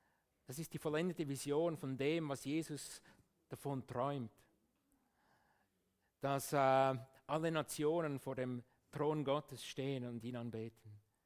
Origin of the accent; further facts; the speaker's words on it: Switzerland; Und auch ich bin willkommen als Schweizer, selbstverständlich.